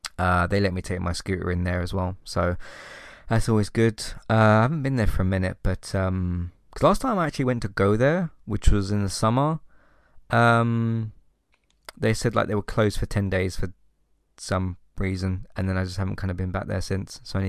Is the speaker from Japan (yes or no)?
no; United Kingdom; obviously I'm British and that, and one of the things that gets associated with us is a good old, you know, good old fish and chips